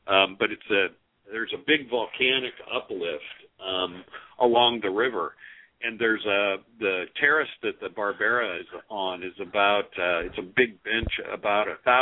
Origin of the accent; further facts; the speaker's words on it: San Francisco, California, United States; Yeah, I grew up down in the Bay Area, San Francisco area.